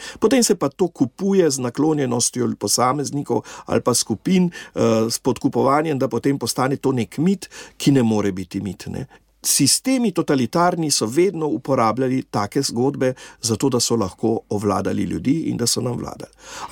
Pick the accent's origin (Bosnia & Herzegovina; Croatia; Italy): Italy; Trieste, Friuli-Venezia Giulia; ker smo iz Trsta oziroma z Jadranske obale